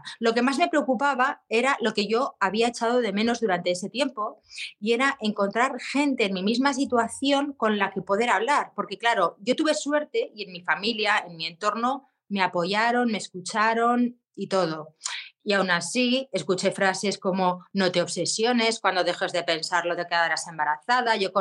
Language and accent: Spanish; Zaragoza, Aragon, Spain; tengo 48 años, soy de Zaragoza